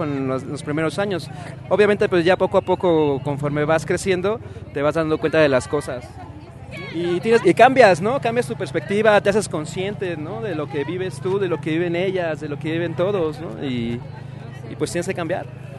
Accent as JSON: {"language": "Spanish", "region": "Mexico City", "country": "Mexico", "said": "vengo de aquí de la Ciudad de México"}